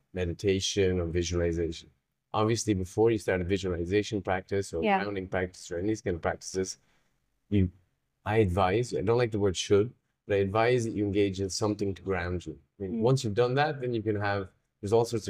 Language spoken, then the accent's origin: English; Ireland; So I'm from Ireland. And Irish people are great